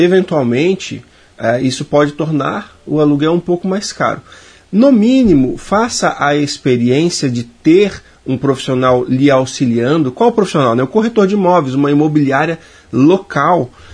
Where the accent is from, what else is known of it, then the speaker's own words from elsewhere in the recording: Florianópolis, Santa Catarina, Brazil; Eu sou natural de Florianópolis